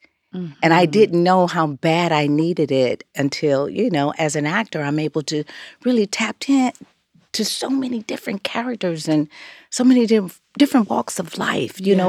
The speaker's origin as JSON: {"language": "English", "town": "Los Angeles", "region": "California", "country": "United States", "tie": "born or raised there", "said": "But growing up in South Central LA, it was like … every single day."}